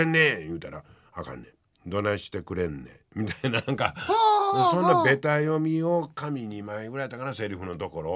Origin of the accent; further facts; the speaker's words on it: Kobe, Hyogo, Japan; 地元神戸で映画作ってます